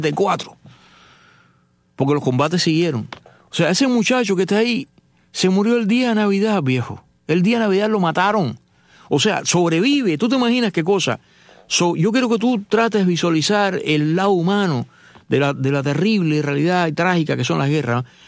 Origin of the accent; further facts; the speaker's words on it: Cuba; nosotros que somos cubanos, ¿no? Y cojo una isla, ¿qué cubano no conoce una playa?